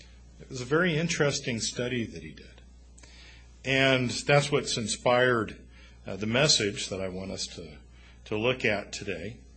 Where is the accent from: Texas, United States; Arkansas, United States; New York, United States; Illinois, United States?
Texas, United States; I grew up in the South, grew up in East Texas, and that was something that happened quite a bit in our area.